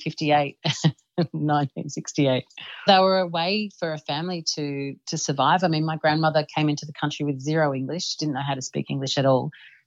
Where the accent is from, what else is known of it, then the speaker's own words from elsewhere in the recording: Cyprus; we're from Cyprus originally, so cooking was obviously something that was quite, you know, that everyone in the family had done.